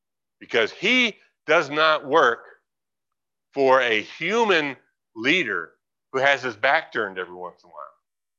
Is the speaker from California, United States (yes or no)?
yes; California, United States; I remember growing up in California.